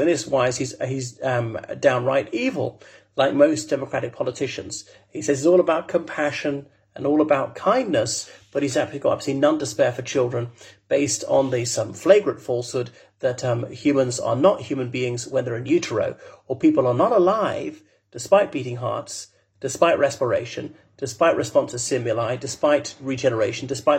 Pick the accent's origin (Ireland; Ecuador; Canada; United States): Ireland; from Ireland.